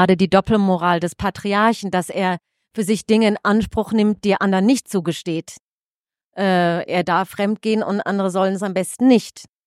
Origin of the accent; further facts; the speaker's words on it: North Rhine-Westphalia, Germany; now in United States; Ich lebe sehr weit weg in den USA, habe Heimweh nach meiner Heimat, die das Sauerland ist.